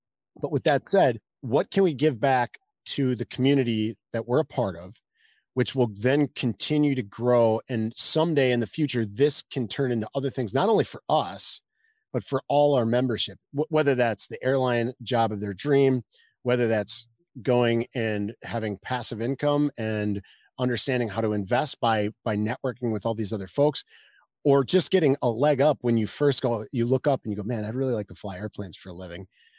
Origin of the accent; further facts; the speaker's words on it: Wisconsin, United States; And the funny part is we're both from Wisconsin.